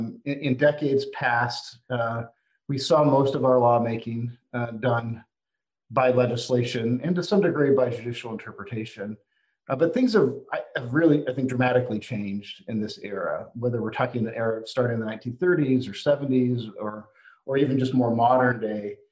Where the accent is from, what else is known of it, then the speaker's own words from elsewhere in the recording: Nevada, United States; my home state Senator Harry Reid